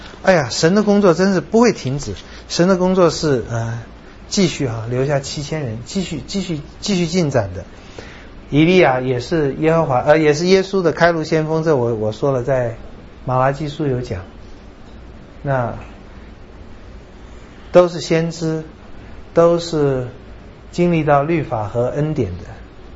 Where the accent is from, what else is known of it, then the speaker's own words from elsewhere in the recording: China; 就是我们中国人说人死变鬼是不对的